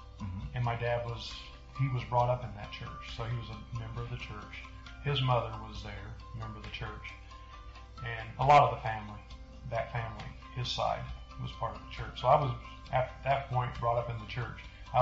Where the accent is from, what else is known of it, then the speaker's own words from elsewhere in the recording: Illinois, United States; now in Texas, United States; Central Illinois.